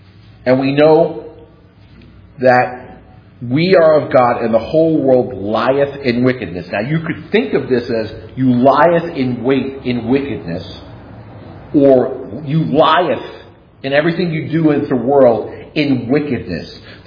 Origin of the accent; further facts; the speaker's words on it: New York City, New York, United States; I grew up in New York City. So for those of you who are as old as me, I'm 55.